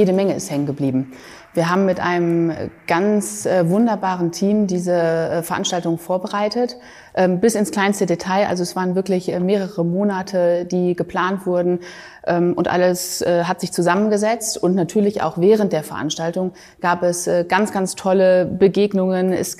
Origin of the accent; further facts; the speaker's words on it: Essen, North Rhine-Westphalia, Germany; born there; Ich bin in Essen geboren.